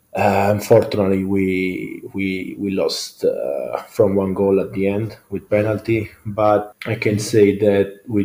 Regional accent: Pescara, Abruzzo, Italy; English is a second language; Yes, I'm from Pescara

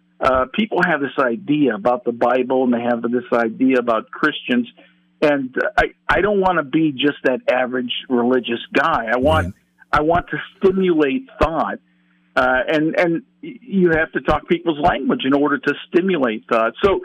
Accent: California, United States; I'm from California, and my office, my family, and I live there as well.

